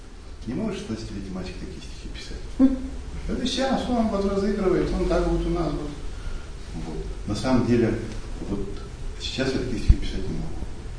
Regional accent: Berezniki, Perm Krai, Russia; Я из Пермского края.

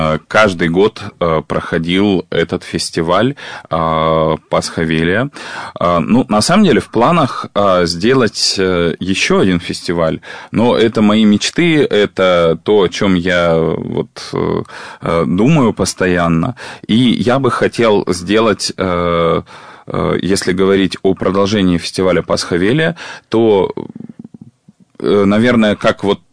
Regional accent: Siberia, Russia; вот я родом из Сибири, а мы по-другому не умеем.

